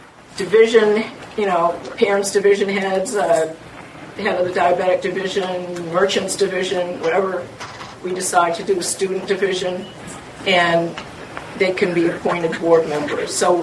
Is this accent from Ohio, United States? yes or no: no; Maine, United States; I was in the 70s in college in Maine. So, and I grew up in Maine, in the Maine system.